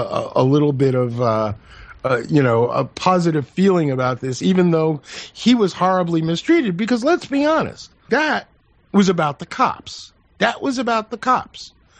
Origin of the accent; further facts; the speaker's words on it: Brooklyn, New York, United States; born there; also born or lived in Manhattan; I say this as a New York City native. I was born in Brooklyn. I grew up, you know, from the years 18 to 21. I lived on the Upper West Side of Manhattan.